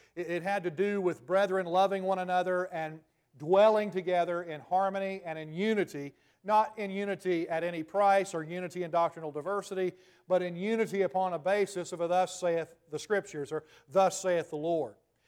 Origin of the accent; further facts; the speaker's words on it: Tennessee, United States; I'm a Tennessee boy, have been born and raised in Tennessee, with some roots in Alabama as well.